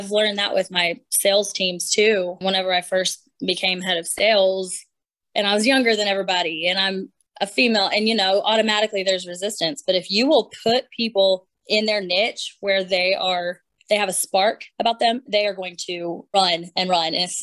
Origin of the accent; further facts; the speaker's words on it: Texas, United States; You know, I'm from West Texas and word of mouth is everything.